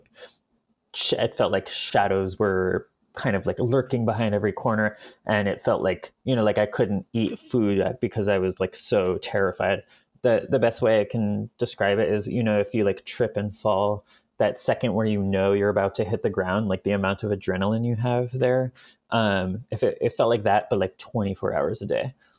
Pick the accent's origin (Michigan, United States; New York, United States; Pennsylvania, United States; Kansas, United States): New York, United States; New York City; when I was 13, I was in middle school, two blocks away from the Twin Tow